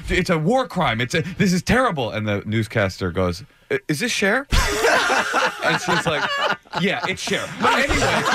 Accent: Oakland, California, United States; Or so growing up in Oakland, they would scream white boy, and I would respond to that, too.

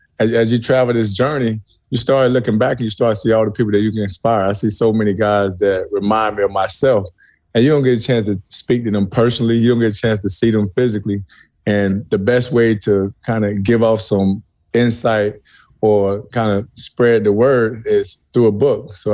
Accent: Immokalee, Florida, United States; Yeah, I grew up in Immokalee

